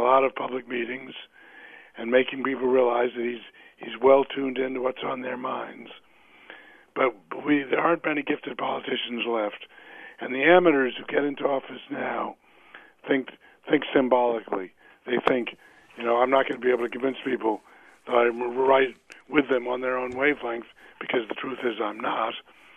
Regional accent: Washington, District of Columbia, United States; I have to admit, I was born in Washington. I grew up here. I do not share in the Washington hysteria.

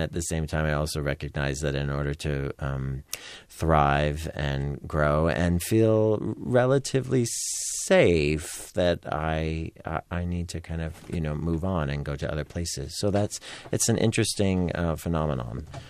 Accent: San Francisco, California, United States; And when I was growing up in San Francisco, if you wanted to be a theater artist, you really kind of needed to move to New York.

